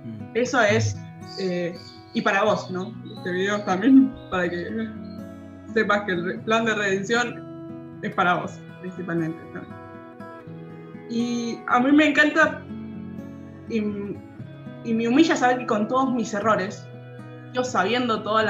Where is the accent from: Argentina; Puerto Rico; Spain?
Argentina; soy de Argentina, actualmente, como casi toda la gente que está viendo este video, estoy en mi casa